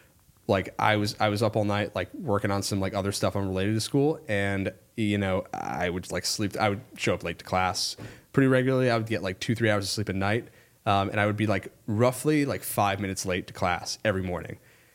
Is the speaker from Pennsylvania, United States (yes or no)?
no; New York, United States; It's like, oh, New York. No way. Me too. Turns out we grew up 5 minutes away from each other back at home.